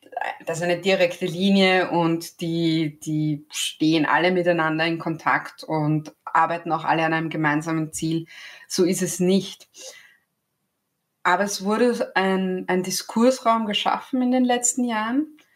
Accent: Vienna, Austria; ich bin aus Wien und ich freue mich, hier zu sein.

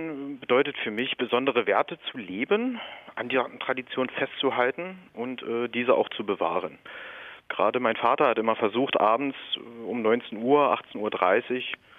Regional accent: Brandenburg, Germany; Das sind besondere Feste, besondere Traditionen in meinem Dorf. Ich komme aus Südbrandenburg und da ist das eigentlich relativ normal.

